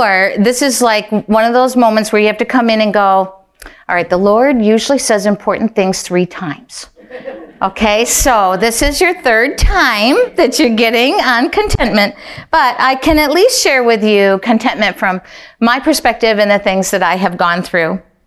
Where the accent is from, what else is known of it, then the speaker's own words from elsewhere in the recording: Kalamazoo, Michigan, United States; I am from the Kalamazoo area in Michigan. I live in a tiny little town called Vicksburg